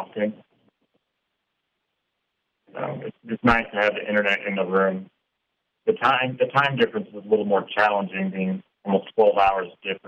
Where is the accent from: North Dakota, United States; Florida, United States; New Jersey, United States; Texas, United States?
Texas, United States; born there; also born or lived in Germany / Belgium / Sumter, United States; So I was born in Texas. We moved to Germany for 4 years. Then after that, we moved to Belgium for 3.5 years.